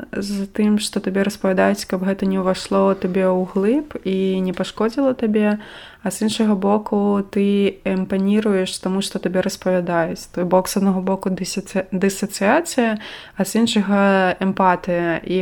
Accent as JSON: {"language": "Belarusian", "town": "Gomel", "region": "Gomel Region", "country": "Belarus", "said": "і я сам з Гомеля"}